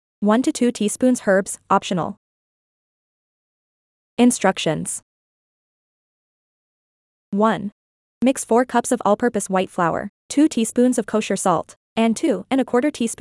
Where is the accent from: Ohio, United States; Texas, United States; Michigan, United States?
Michigan, United States; it's disappointing that I can't enjoy these yummy treats daily right from my hometown in Michigan.